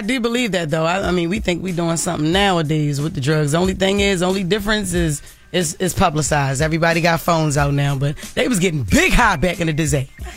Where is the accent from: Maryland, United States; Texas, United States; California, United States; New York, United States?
Maryland, United States; Baltimore; And then I'm from Baltimore, so we don't do Red Lobster seafood.